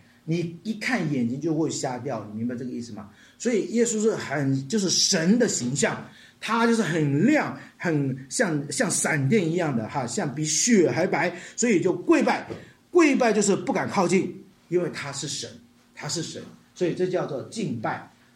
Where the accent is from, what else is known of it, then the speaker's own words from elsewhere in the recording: Hunan, China; 我们家乡有一个地方，有一座山很出名的，叫苏仙岭哈